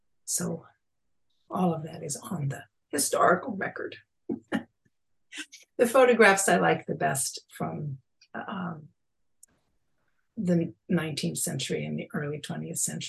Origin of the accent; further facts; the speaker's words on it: Philadelphia, Pennsylvania, United States; And it was a whole different universe for me than growing up in West Philadelphia.